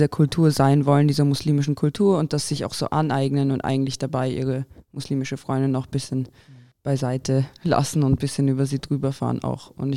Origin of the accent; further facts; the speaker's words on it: Croatia; ich bin Kroatin